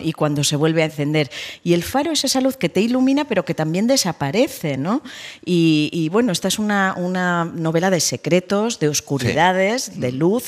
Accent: Spain; also born or lived in England; mi madre es inglesa, media familia mía es inglesa, mi infancia transcurrió muchas veces en Inglaterra, y parece que le debía algo o que me aportó algo toda esa Inglaterra que me fascinaba de niña, porque yo salía de esa España en blanco y negro que era la nuestra

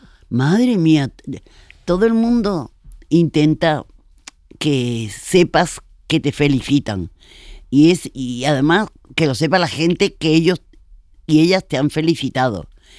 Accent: Seville, Andalusia, Spain; yo como soy sevillana

